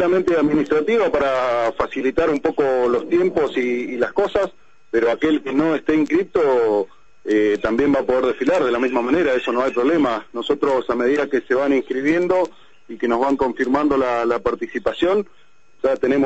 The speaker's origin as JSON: {"language": "Spanish", "country": "Argentina", "said": "como argentinos"}